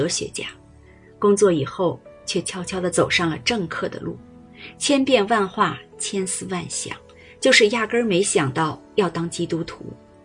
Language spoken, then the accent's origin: Chinese; China; born there; 我出生在中国的一个小村子。